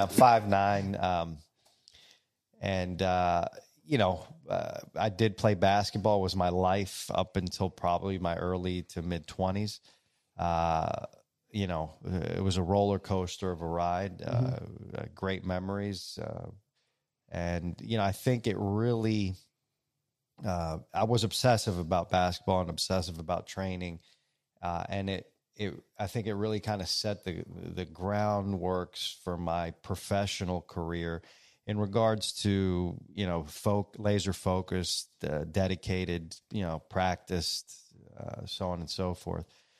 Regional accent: Washington, District of Columbia, United States; You know, I was born here in the D.C. area by parents, both Greek immigrants.

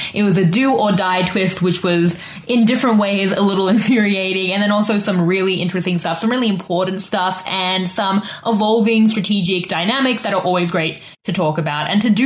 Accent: South Africa; I am South African and, like, such an affinity for South Africa and such a connection to it

